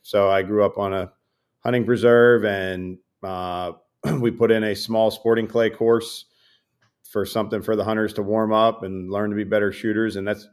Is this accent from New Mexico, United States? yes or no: no; Pennsville, New Jersey, United States; also born or lived in Wilmington, Delaware; So I'm born in Wilmington, Delaware. I grew up in Pennsville, New Jersey, which is a little bit to the southeast of Philadelphia, along the Delaware Bay, if you're looking at a map there.